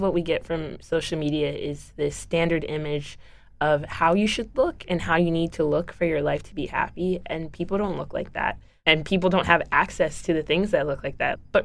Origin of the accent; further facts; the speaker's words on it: Maryland, United States; I grew up in Howard County, Maryland, which is not a very diverse place at all